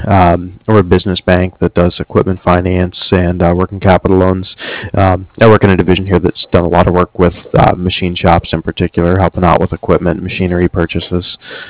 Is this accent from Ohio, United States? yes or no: yes; Ohio, United States; also born or lived in Pittsburgh; Yeah. Well, I grew up in Northeast Ohio area.